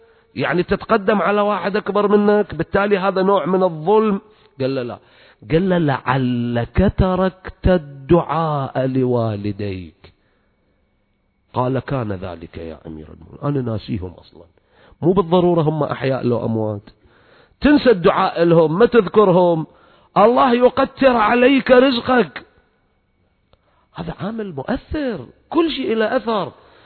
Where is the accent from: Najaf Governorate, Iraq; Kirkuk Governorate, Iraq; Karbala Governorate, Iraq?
Karbala Governorate, Iraq; Karbala; احنا هناك بالفرات عندنا بكربلاء والنجف نسمع المثل شكل ثاني